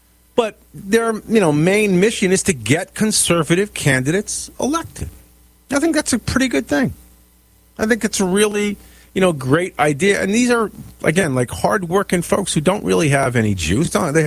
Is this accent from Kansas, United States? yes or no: no; Connecticut, United States; Even in my home state of Connecticut, it's riddled with this.